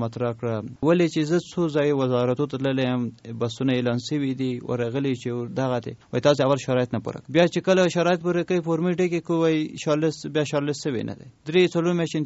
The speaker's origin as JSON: {"language": "Pashto", "region": "Farah", "country": "Afghanistan", "said": "موږ د فراه ولایت راغلي یو"}